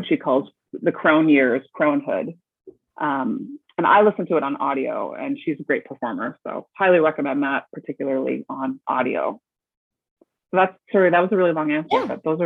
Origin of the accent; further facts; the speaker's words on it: Canada; We're Canadian rom-com authors.